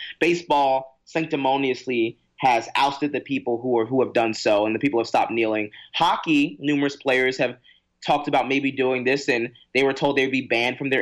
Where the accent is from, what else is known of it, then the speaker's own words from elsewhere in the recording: Philadelphia, Pennsylvania, United States; I'm a Philadelphian, and sports are really what we do.